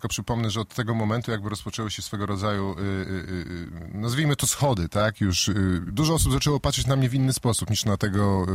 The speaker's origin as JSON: {"language": "Polish", "town": "Kętrzyn", "region": "Warmian-Masurian Voivodeship", "country": "Poland", "also_born_or_lived": "Warsaw / Łomża", "lives_now": "Białystok, Poland", "said": "ja pochodzę z Kętrzyna, ale Białystok jest miastem, w którym najdłużej mieszkam. Mieszkałem w Warszawie, mieszkałem w Łomży, a w Białymstoku mieszkam już prawie 20 lat."}